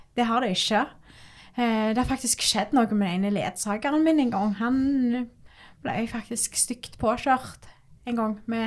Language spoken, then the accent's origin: Norwegian; Tau, Rogaland, Norway; Men hjemme på Tau, der jeg vokst opp og bor ennå, jeg veldig godt kjent, sant?